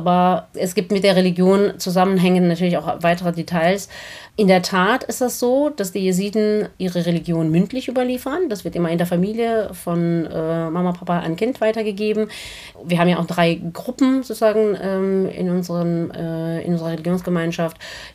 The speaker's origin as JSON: {"language": "German", "country": "Armenia", "said": "Du hast ja gerade gesagt, ich komme aus Armenien, das ist richtig."}